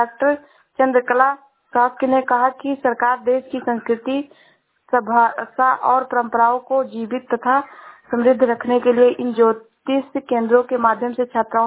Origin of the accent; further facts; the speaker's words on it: Uttar Pradesh, India; मैं जिला श्रावस्ती से हूँ।